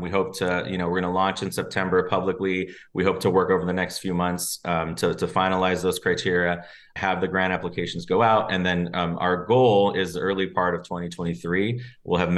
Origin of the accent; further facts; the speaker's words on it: Riverside, California, United States; also born or lived in San Bernardino; I am someone who's very proudly from the Inland Empire. I was born in San Bernardino, raised in Riverside's Northside community, which is where my parents live still to this day.